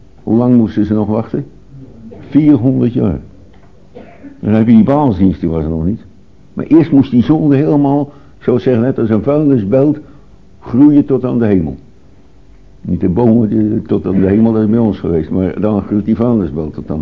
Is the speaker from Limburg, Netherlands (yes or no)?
yes; Limburg, Netherlands; Zoals iemand bij ons in Limburg ook een Hollander kan genoemd worden.